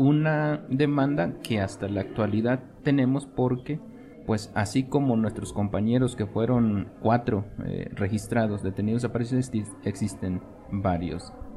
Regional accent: Atlapexco, Hidalgo, Mexico; de la comunidad general Emiliano Zapata, del municipio de Atlapexco, Hidalgo.

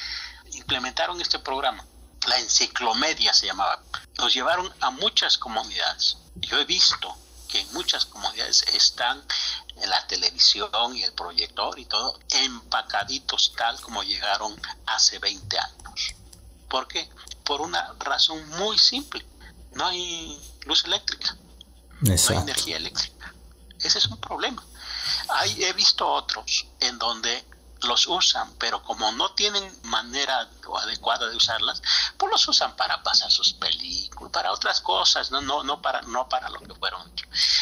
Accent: Oaxaca, Mexico; de Oaxaca, y convivo con la gente, como yo voy a comunidades

